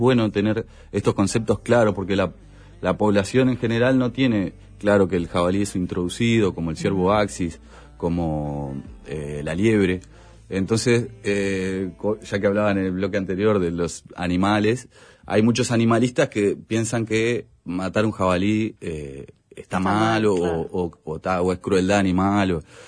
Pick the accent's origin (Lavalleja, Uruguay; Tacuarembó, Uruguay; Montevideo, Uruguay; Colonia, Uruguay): Montevideo, Uruguay; No, yo soy de Sayago.